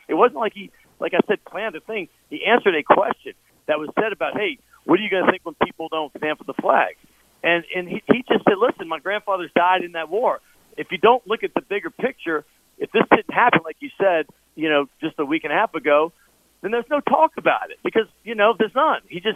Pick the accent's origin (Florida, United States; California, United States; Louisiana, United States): Louisiana, United States; New Orleans; I grew up in a town when I was growing up in New Orleans that was racist. I moved around the country for 30 years to other places that were racist, some less so. And I moved back